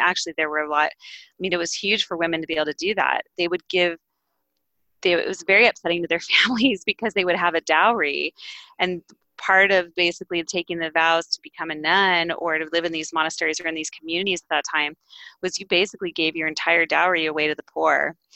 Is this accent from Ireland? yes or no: no; Pacific Palisades, California, United States; I grew up in Los Angeles, a town called Pacific Palisades. It was on the coast.